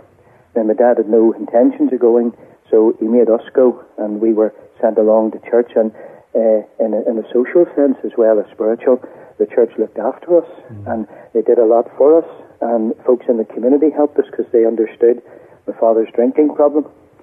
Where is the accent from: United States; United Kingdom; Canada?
United Kingdom; Lurgan, Northern Ireland; But David and myself ended up, we come from Lurgan. It's a very deeply divided and a sectarian town.